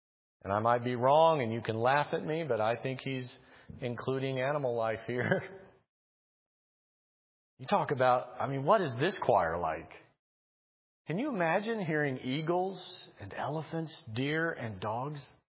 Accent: Missouri, United States; I'm from Missouri originally, so I got to attend the Kansas City Chiefs football game in Arrowhead Stadium

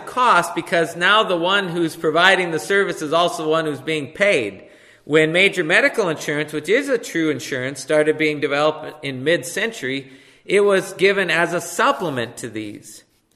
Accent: Minnesota, United States; I was researching a school down in Rochester, Minnesota, and I'm from Minnesota

